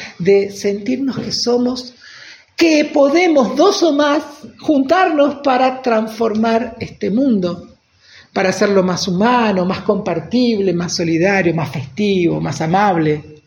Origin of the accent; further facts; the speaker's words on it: Argentina; Conozco un poco, bastante la de mi tierra, de Argentina